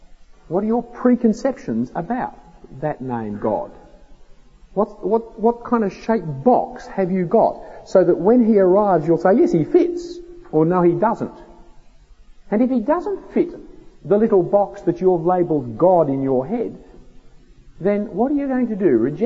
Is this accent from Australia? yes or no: yes; Australia; But just because I am an Australian doesn't mean that I wear a hat with corks dangling around the edges.